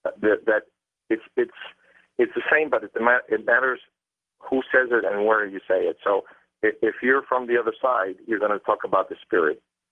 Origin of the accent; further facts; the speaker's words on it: Argentina; I'm originally from Argentina.